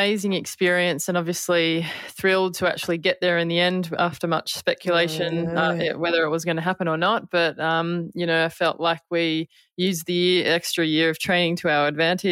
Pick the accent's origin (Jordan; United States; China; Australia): Australia; Melbourne, Victoria; also born or lived in Falls Creek; I am the eldest of four, and I grew up in Melbourne